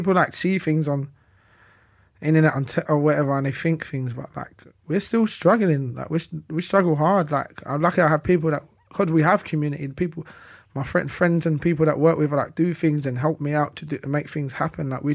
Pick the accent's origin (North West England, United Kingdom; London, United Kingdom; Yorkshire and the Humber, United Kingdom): London, United Kingdom; East End; We're from East End. Like, we're different.